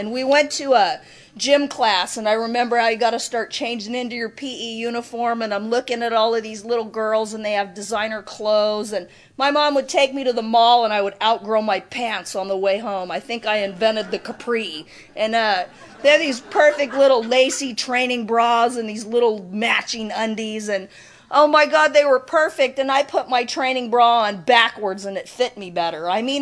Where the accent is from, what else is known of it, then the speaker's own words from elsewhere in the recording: Manhattan Beach, California, United States; And I was raised in Manhattan Beach, and I felt so incredibly wrong from the time that I could remember.